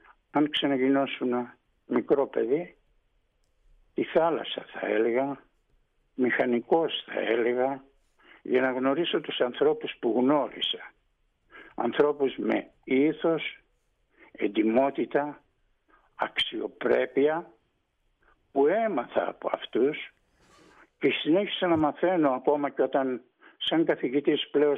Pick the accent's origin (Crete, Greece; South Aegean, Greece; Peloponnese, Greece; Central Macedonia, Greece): South Aegean, Greece; Tinos; είμαι από την καρδιά της Τίνου. Από την καρδιά της Τίνου. Αλλά θα πω λοιπόν στον κύριο Λούβαρη ότι είμαι πιο Τινιακός από τους Τινιακούς.